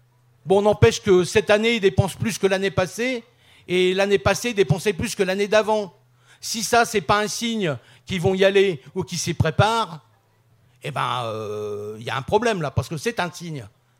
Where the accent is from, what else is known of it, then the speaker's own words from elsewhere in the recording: France; On n'est pas chinois, on n'est pas américain non plus. On est français, on habite en France